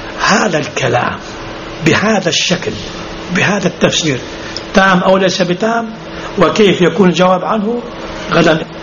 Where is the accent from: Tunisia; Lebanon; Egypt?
Lebanon; طبعا بعض المكروهات أجمع الكل على فعلها عندنا في لبنان